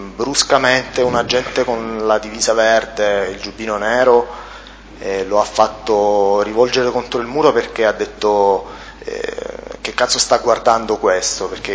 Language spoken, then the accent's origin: Italian; Reggio Calabria, Calabria, Italy; Sei tu quello di Reggio? E io gli dissi sì.